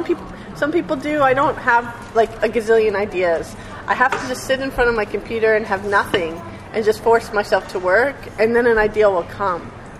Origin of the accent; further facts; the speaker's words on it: Englewood, New Jersey, United States; also born or lived in San Francisco / New Orleans; I was brought up in Englewood, New Jersey. So not very far from here. But I haven't been in the New York area my whole life. I lived in San Francisco, and I lived in New Orleans, and then came home.